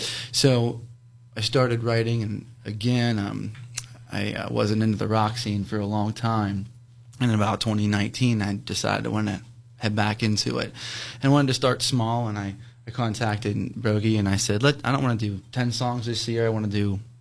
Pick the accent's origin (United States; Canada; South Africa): United States; Ellwood City, Pennsylvania; We're from Elwood City. All of us are from Elwood City. And we all graduated from Lincoln High School.